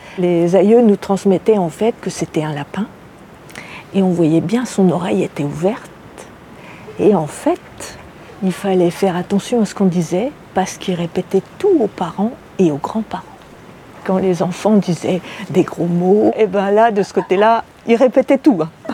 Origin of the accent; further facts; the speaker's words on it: Ploumanac'h, Brittany, France; Je suis originaire de Ploumanac et Pérouse. Donc j'ai vécu ici pendant une vingtaine d'années